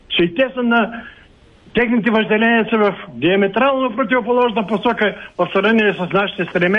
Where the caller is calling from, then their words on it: Sofia, Sofia City, Bulgaria; от София съм.